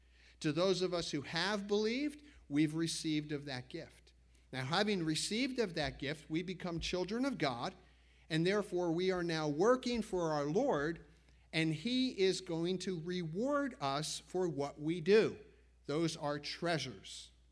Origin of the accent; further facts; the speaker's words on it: Teaneck, New Jersey, United States; I was texting back and forth about the home that I grew up in Teaneck